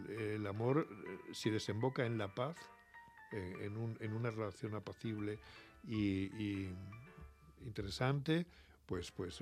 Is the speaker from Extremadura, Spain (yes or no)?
yes; Alburquerque, Extremadura, Spain; la gente también es otra, no es la de mi infancia. De manera que digo, este es Alburquerque, este es mi pueblo, sí, pero no.